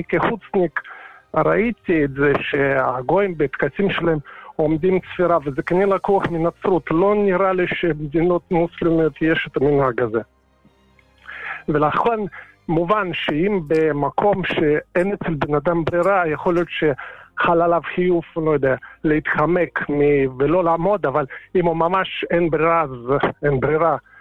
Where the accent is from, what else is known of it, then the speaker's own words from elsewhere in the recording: Russia; Hebrew is a second language; now in Israel; חוצניק, רוסיה